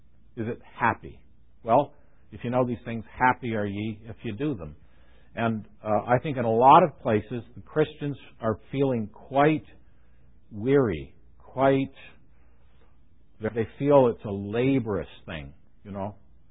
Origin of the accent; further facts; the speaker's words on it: St. Catharines, Ontario, Canada; When I grew up in St. Catharines, that was the passion of the elders in the local area.